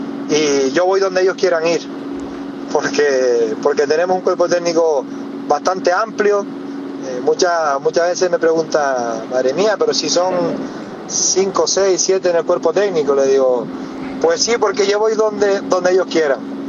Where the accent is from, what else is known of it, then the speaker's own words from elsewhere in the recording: Tenerife, Canary Islands, Spain; obviamente como tinerfeño, pues espero que el fútbol de aquí vaya subiendo